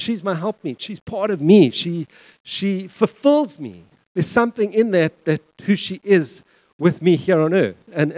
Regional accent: King Williamstown, Eastern Cape, South Africa; I grew up in King Williamstown in an orphanage.

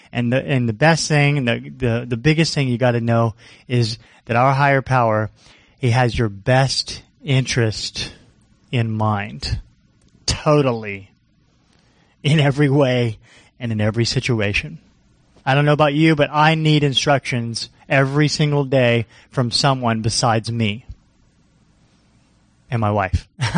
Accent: Florida, United States; now in Alaska, United States; Out here in Alaska, I was telling my sister, you know, we're from Florida

